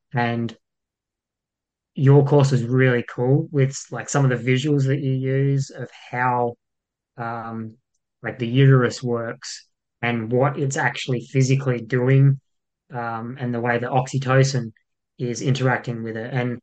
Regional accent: Broken Hill, New South Wales, Australia; now in Gold Coast, Australia; So I'm from Broken Hill. I'm from the middle of nowhere. So I'm a country boy. I've been on the Gold Coast for about 20 years though.

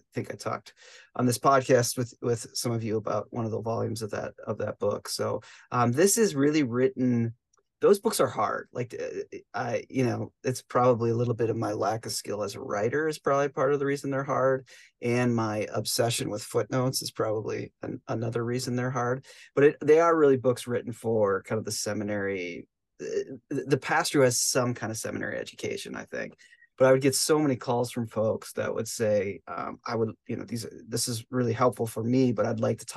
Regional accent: St. Paul, Minnesota, United States; But it's very important for people from St. Paul to let you know we're from St. Paul and not from Minneapolis, because, you know, those Minneapolis people are snooty.

